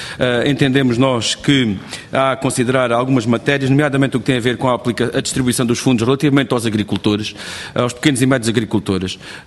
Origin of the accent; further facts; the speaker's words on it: Alentejo, Portugal; Eu sou do Alentejo, isto vê-se logo na minha voz, nem sequer se nota, nem se ouve, vê-se logo que sou alentejano.